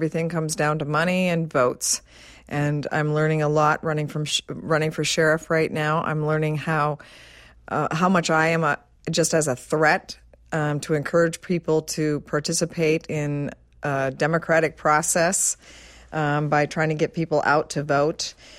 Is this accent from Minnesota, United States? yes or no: yes; Minnesota, United States; I'm a formerly homeless mother. I grew up in Minnesota.